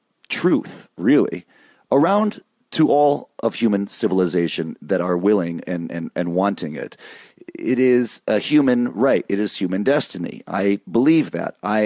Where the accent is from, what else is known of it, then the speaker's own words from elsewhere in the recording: Michigan, United States; Now, for me, I grew up in Michigan. We had the full four seasons there, living most of my life in the Midwest or the East Coast.